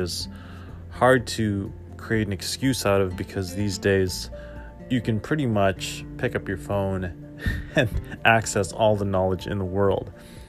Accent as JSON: {"language": "English", "town": "Toronto", "region": "Ontario", "country": "Canada", "said": "Like I said, I'm from Toronto"}